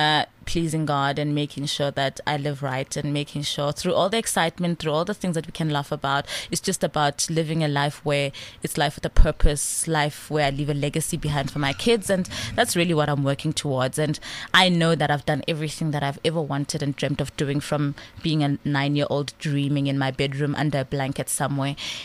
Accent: South Africa; You know, SABC has said they want to empower us as South African black producers, as females who are coming into the industry.

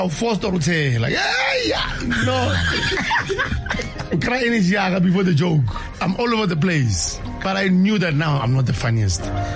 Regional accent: Mabopane, Gauteng, South Africa; was born there, but I grew up in Mabopan.

